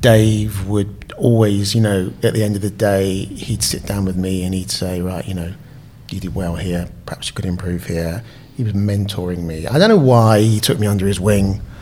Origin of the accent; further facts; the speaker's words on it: South East England, United Kingdom; also born or lived in Southampton; I was born in Southampton. Because my father was in the Navy, we moved near to Portsmouth.